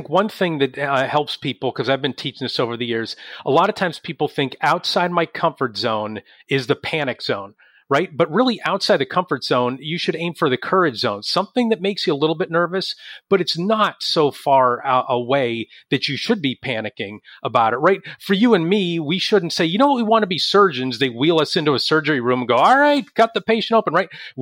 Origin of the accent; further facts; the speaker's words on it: Erie, Pennsylvania, United States; Gannon University in my hometown of Erie, Pennsylvania.